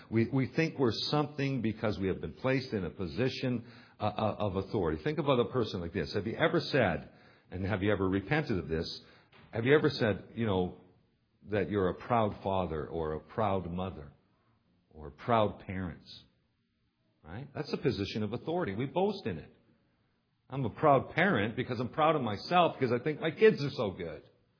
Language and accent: English; Canada; So I'm a Canadian.